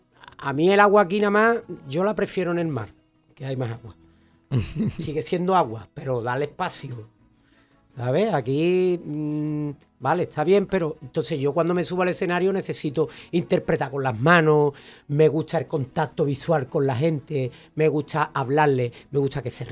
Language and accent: Spanish; Andalusia, Spain; Yo veo ahora que soy portador en mi ADN de tantas culturas que corren en mi sangre como andaluz.